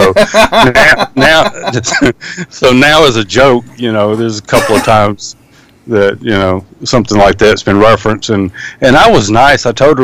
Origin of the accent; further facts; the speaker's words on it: the South, United States; growing up in the South and in the woods and umpteen times out hunting and fishing